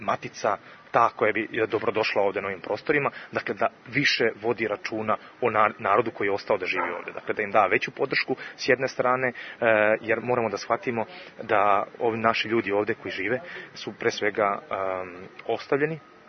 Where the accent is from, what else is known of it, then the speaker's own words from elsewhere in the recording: Šibenik, Šibenik-Knin County, Croatia; born there; Ja sam inače poreklom odavde i rođen sam u Šibeniku, nedaleko od Zadra.